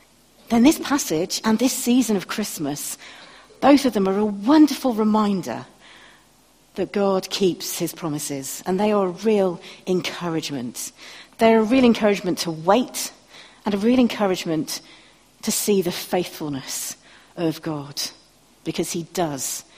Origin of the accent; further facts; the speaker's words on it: United Kingdom; I am British.